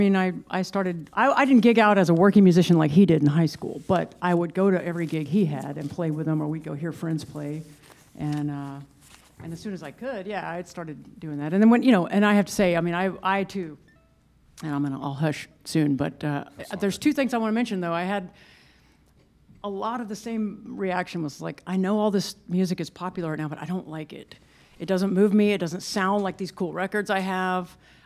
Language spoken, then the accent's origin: English; Dripping Springs, Texas, United States; I grew up in Dripping Springs, Texas, which at the time was much more in the country.